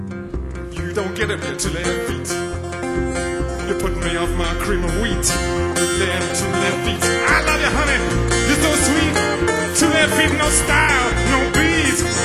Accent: England, United Kingdom; yes, we're English, you guessed. It's pale skins. We come from near the Arctic Circle, over there in war-torn Europe.

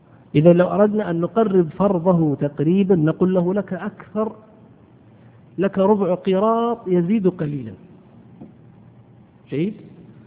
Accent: Saudi Arabia; احنا عندنا في السعودية هلل، غيرنا عنده عملة ثانية

